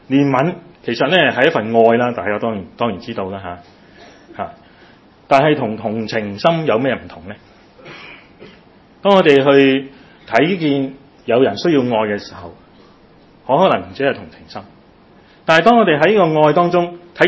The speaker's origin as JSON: {"language": "Cantonese", "region": "Guangdong", "country": "China", "said": "我哋廣東人講嚇"}